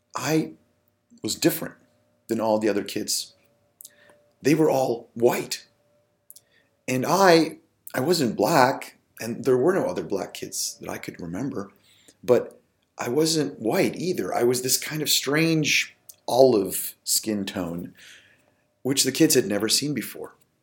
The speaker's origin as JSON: {"language": "English", "country": "Lebanon", "said": "And they found out I was from Lebanon, and they thought, well, where's Lebanon? And they discovered, oh yeah, that's right, that's that little country in the Middle East."}